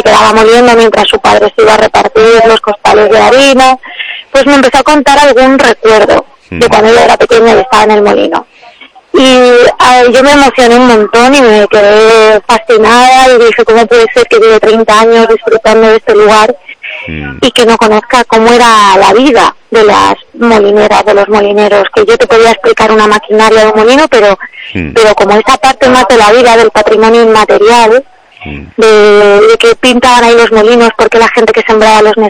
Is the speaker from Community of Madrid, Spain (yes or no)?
yes; Madrid, Community of Madrid, Spain; yo realmente soy de Madrid.